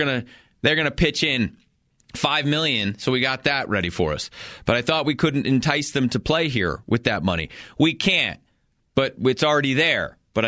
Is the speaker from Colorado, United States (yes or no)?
yes; Fort Collins, Colorado, United States; I'm from Fort Collins. I live in Fort Collins now. You think I would have the accent?